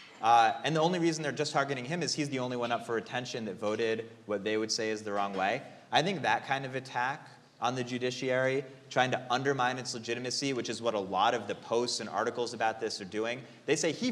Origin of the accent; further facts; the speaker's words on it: Connecticut, United States; now in Iowa, United States; I grew up in Connecticut. I'm an Iowan by choice. I love living in a state where I can defend the people